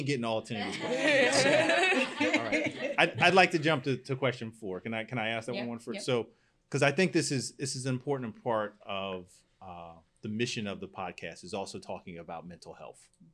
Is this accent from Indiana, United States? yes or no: no; Somerset, New Jersey, United States; conversation that we recorded at the NJEA's Transform Conference in Somerset, New Jersey, which is my hometown.